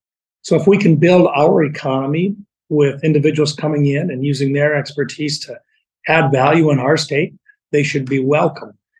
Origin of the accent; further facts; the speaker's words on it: South Dakota, United States; I'm from South Dakota.